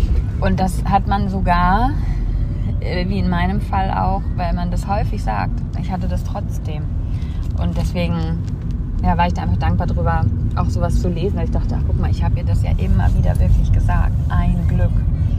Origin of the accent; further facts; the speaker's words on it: Bochum, North Rhine-Westphalia, Germany; moved away; also born or lived in Stuttgart / Cyprus / Fuerteventura / Hamburg; ich habe da eben schon nicht mehr in Bochum gewohnt. Ich komme ja aus Bochum ursprünglich und hatte aber vorher schon in Stuttgart 2 Jahre gelebt und in, auf Zypern und Fuerteventura und dann halt eben Hamburg. Und jetzt halt der Norden.